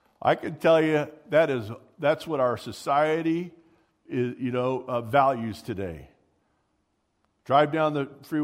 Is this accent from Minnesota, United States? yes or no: no; California, United States; Fortunately, we grew up in California where you really can't get gun permits, so that wasn't a big thing